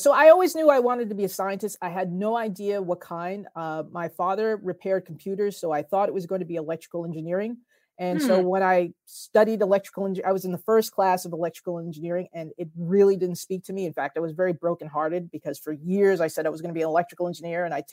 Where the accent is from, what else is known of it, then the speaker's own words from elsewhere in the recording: New Jersey, United States; I liken it to my home state of New Jersey, because both New Jersey and material science have been overshadowed by their neighbors.